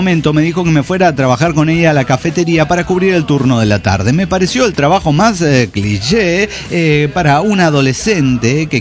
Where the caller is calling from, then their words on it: Mexico City, Mexico; de Ciudad de México.